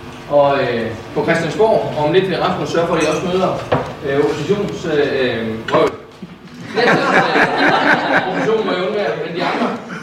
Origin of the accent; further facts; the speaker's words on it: Aarhus, Central Denmark Region, Denmark; jeg kommer jo selv fra Aarhus og Østland